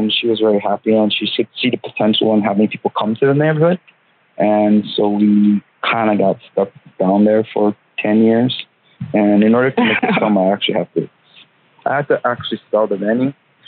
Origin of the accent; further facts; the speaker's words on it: Waimanalo, Hawaii, United States; moved away as an adult; Yes. I'm from Waimanalo.